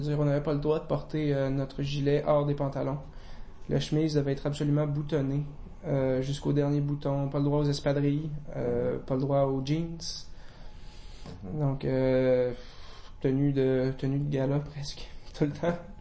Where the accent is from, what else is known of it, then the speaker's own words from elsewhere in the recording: Sainte-Foy, Quebec, Canada; je suis né à Sainte-Foy. J'ai toujours demeuré à Sainte-Foy.